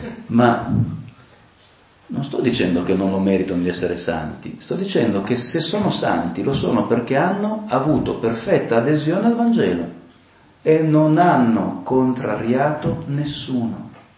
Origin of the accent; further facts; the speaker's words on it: Lombardy, Italy; Al mio paese, vengo da un paese della Lombardia, si dice che chi grida di più la mucca è sua